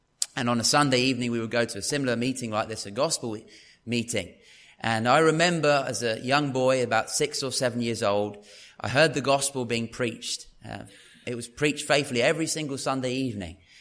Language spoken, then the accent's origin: English; Worthing, South East England, United Kingdom; my hometown of Worthing.